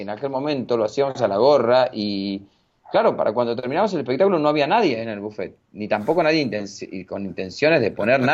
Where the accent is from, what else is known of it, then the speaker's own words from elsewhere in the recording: 9 de Julio, Buenos Aires Province, Argentina; moved away as an adult; bonaerense, de 9 de julio, provincia de Buenos